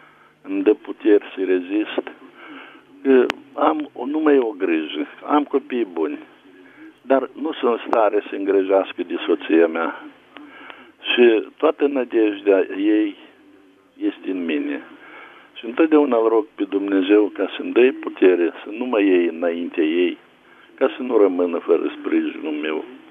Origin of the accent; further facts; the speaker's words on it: Bessarabia, Moldova; Eu sunt basarabean.